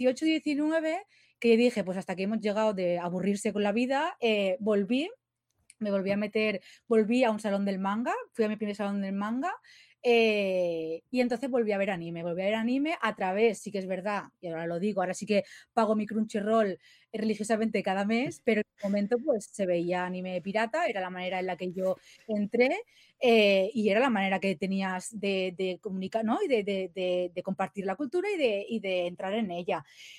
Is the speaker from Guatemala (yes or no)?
no; Barcelona, Catalonia, Spain; Yo soy de Barcelona, nacido en Barcelona y me crié con la televisión catalana.